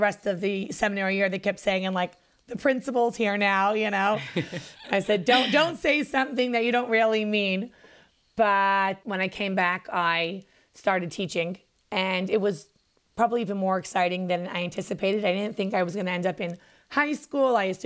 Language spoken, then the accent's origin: English; New York City, New York, United States; I was born and raised in Crown Heights, which is in Brooklyn, New York.